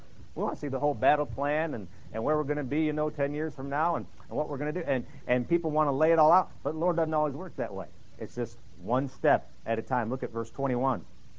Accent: Illinois, United States; I grew up in Illinois, and after I got saved, about just a few months after I got saved, I went off to a Bible college in East Peoria, Illinois.

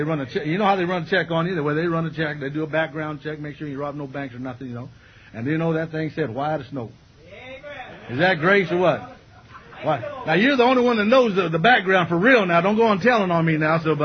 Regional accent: California, United States; I'm from the West Coast, okay? People say, well, you from the South? I say, Southern California.

